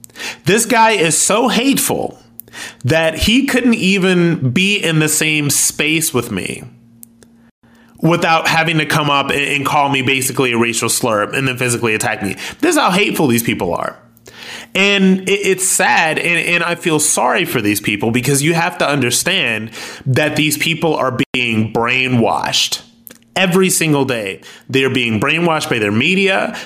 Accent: Akron, Ohio, United States; Like, I'm ex-military and I'm from Akron, Ohio.

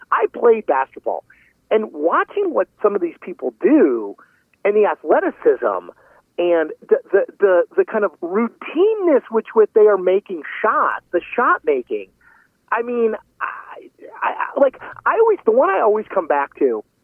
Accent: Connecticut, United States; I grew up in Connecticut, right? We didn't have any pro teams.

